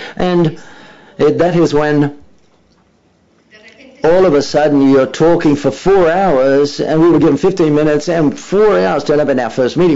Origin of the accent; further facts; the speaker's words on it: Mexico; Hi, good afternoon. I come from Mexico, and I agree with Maria.